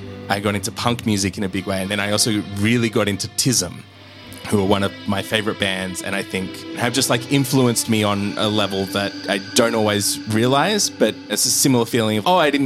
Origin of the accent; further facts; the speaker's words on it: Wollongong, New South Wales, Australia; now in Sydney, Australia; I live and work on Gadigal Bidjigal land. I grew up on Dharawal land in Wollongong